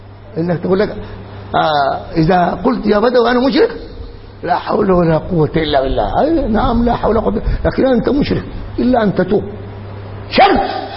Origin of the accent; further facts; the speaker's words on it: Sudan; يا صائم ديما عندنا في السودان، ينادونهم من دون الله